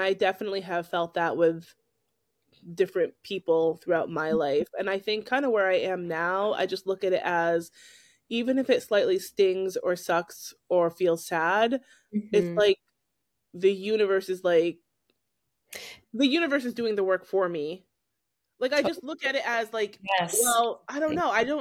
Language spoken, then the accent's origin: English; New Hampshire, United States; growing up in New England, we were the only Black kids and we are Black biracial. So other than my family, that was it.